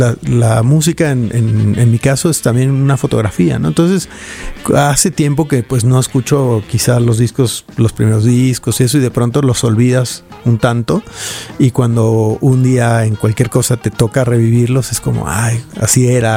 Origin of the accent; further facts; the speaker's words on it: Guadalajara, Jalisco, Mexico; yo soy de Guadalajara